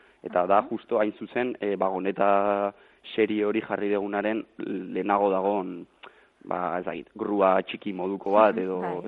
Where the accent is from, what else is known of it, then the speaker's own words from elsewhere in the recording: Errenteria, Basque Country, Spain; Ni hain justu errenteriarra naiz